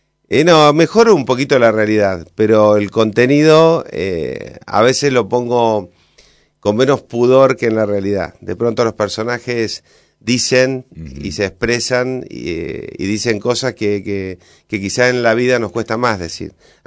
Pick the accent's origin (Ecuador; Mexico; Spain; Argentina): Argentina; Córdoba; Yo arranqué en un pueblito muy chiquitito donde nací, en Córdoba, con una cámara de Super 8.